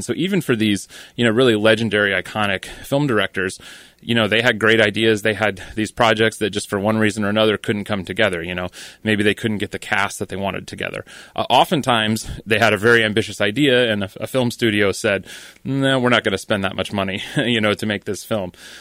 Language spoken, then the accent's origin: English; Iowa, United States; moved away as an adult; now in Los Angeles, United States; I'm originally from Iowa, but move out to Los Angeles, went to film school out there